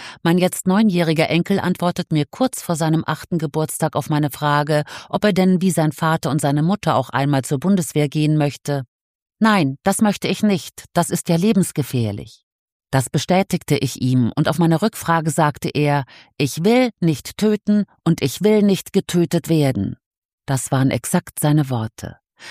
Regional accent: Essen, North Rhine-Westphalia, Germany; born there; Ich bin Jahrgang 1940, geboren in Essen.

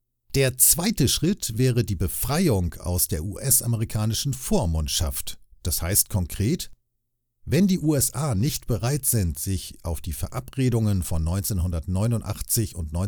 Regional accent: Heidelberg, Baden-Württemberg, Germany; Ich habe als junger Mensch in Heidelberg, meiner Heimatstadt, eine Reihe von produktiven kulturellen Erfahrungen

